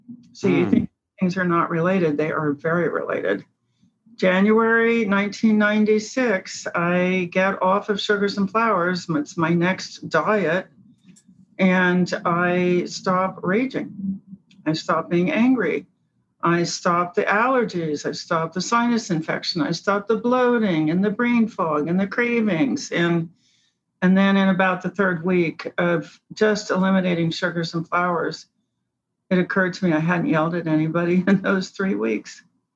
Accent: Cincinnati, Ohio, United States; I grew up in Cincinnati.

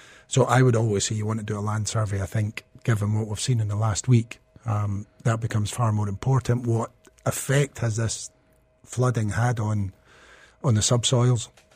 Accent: Scotland, United Kingdom; I'm Scottish, so we're pretty well used to this.

